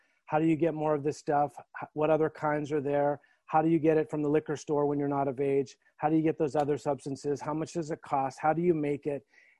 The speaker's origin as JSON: {"language": "English", "town": "Edmonton", "region": "Alberta", "country": "Canada", "tie": "born or raised there", "said": "I was born in Edmonton, Alberta, Canada. It's freezing cold. There's not a lot to do. Grew up in a nice home."}